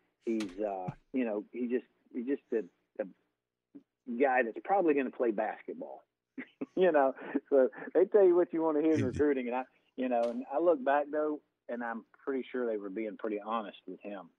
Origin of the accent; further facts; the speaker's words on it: Tallahassee, Florida, United States; also born or lived in Georgia; I was born in Georgia, but grew up in Tallahassee.